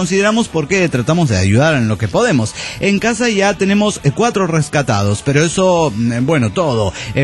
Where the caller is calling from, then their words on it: Celaya, Guanajuato, Mexico; de Celaya, Guanajuato.